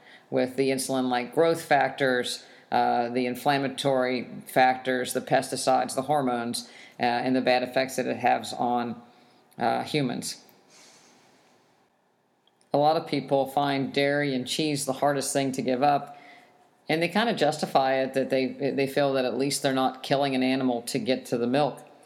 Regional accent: West Virginia, United States; I wasn't raised this way. I grew up in West Virginia. My family raised their own animals for meat to eat.

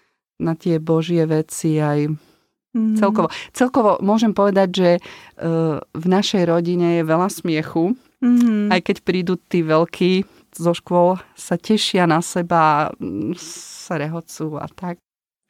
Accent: Nové Mesto nad Váhom, Trenčín Region, Slovakia; my sme teda od Nového mesta.

